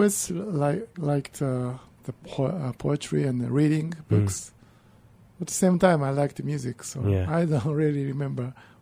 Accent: Kyoto, Japan; moved away as an adult; now in New York, United States; So I grew up in Kyoto, Japan. Mm. And I left Japan early 20s. So half my life, Japan, half here in the U.S. I went to school in Boston

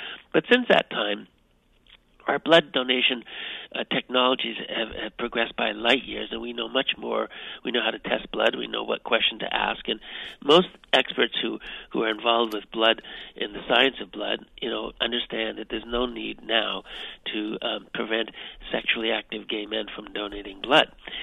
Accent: Canada; I was so excited as a Canadian of African heritage to be among African peoples. And I'd grown up in white suburbs with a fairly light skin.

